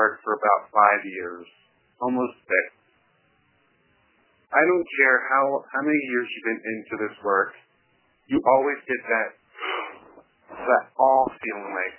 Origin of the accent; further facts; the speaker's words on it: Philadelphia, Pennsylvania, United States; To Philadelphia, to my hometown.